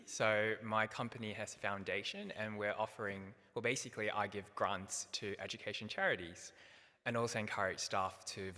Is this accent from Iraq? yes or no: no; Sydney, New South Wales, Australia; also born or lived in Singapore / United States; now in London, United Kingdom; So I'm not from London originally. I'm actually from Sydney, so I moved to London about 10 years ago. Go Sydney. So yeah, I've lived in Sydney before I was in London. I've also lived in Singapore and a few stints in the US. So my accent might go all over the shop tonight.